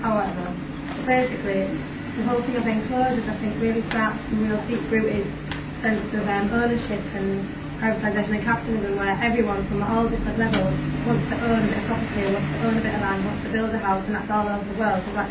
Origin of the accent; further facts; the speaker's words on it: Bradford, Yorkshire and the Humber, United Kingdom; I'm from Bradford, where the whole place has been knocked down, still fucking shopping centre.